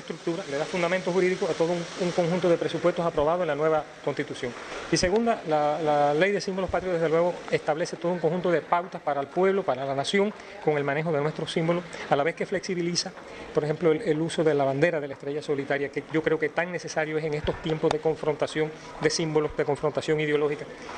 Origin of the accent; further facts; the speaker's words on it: Cuba; el conocer que mi pueblo, que mi provincia, que mis coterráneos van a ser la sede del 26.